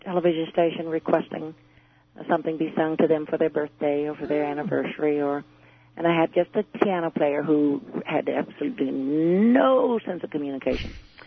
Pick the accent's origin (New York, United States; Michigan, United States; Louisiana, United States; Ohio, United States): Ohio, United States; Columbus; also born or lived in Chillicothe; Chillicothe, Ohio, but I was raised in Columbus, Ohio.